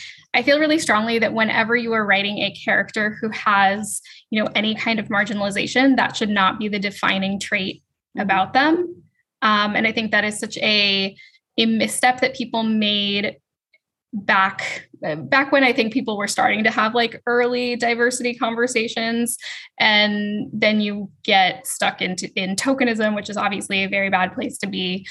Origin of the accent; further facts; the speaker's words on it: Seattle, Washington, United States; now in Amsterdam, Netherlands; I am originally from Seattle, but I moved to Amsterdam about a year and a half ago.